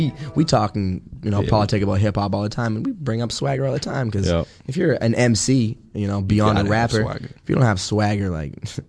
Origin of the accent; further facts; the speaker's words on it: Boston, Massachusetts, United States; like I said, I'm from Boston.